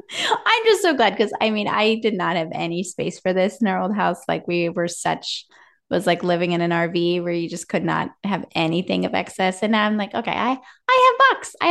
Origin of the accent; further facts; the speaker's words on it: California, United States; now in Midwest, United States; now living in the Midwest where it's just so beautiful and wintry looking all the time anyway, like growing up in California